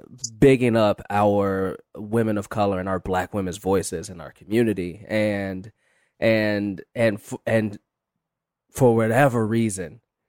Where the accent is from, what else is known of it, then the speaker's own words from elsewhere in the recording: Chicago, Illinois, United States; moved away as an adult; now in Los Angeles, United States; I'm from Chicago, and I moved out here to LA about 8 years ago